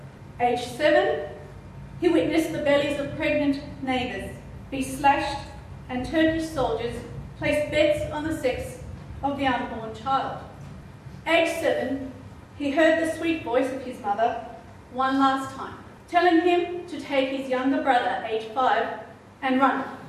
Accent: Australia; I am Australian and proud of what my nation did to save the people so far from their shores.

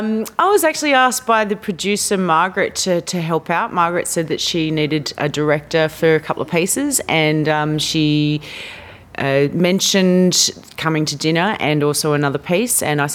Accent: Taiwan; But I'm actually from Taiwan. My parents, my mum's from Taiwan and my dad's Australian. So I have a Chinese background, an Asian background

